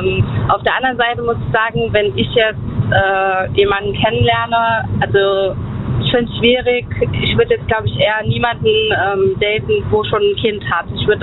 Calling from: Saarbrücken, Saarland, Germany; Hallo, ich bin aus dem Saarland, aus Saarbrücke.

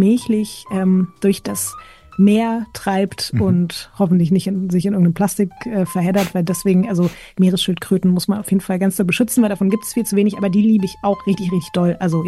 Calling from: Berlin, Germany; Aus Berlin, aus meiner kleinen Kammer. Hier nehme ich tatsächlich auch jetzt ich wohne seit einem Jahr in dieser Wohnung

